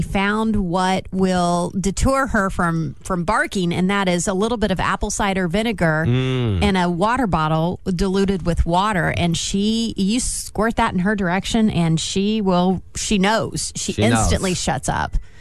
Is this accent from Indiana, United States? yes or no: yes; Indiana, United States; accent: Southern; I grew up around cicadas in Southern Indiana.